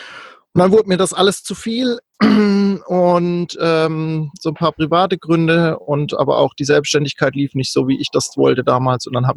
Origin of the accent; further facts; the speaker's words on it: Baden-Württemberg, Germany; now in Europe; ich bin ursprünglich in Süddeutschland aufgewachsen, am schönen Kaiserstuhl und war da bis Ende 20 auch gut beheimatet